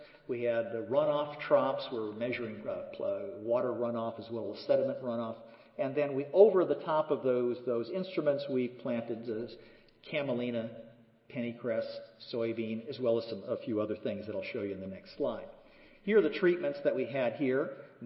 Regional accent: Minnesota, United States; Now, speaking of water, you know, this is we come from Minnesota, so water is a really important issue for recreation and so forth

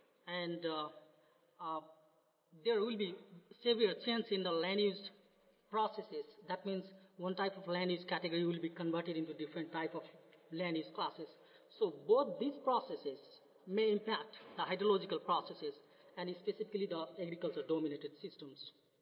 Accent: Nepal; now in United States; I'm originally from Nepal. I did my PhD from Baylor University, Texas, and I'm working as a postdoctoral research associate at South Dakota State University

